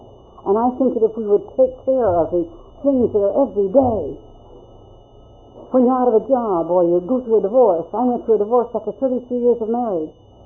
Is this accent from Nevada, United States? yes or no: yes; Reno, Nevada, United States; as I got married, we used to go back to Reno, my hometown, to visit my mother and, quote, father